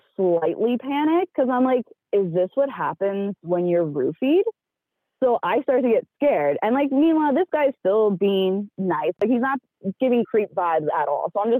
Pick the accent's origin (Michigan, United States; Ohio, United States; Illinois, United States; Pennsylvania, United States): Pennsylvania, United States; Yeah, I'm from the Philly area.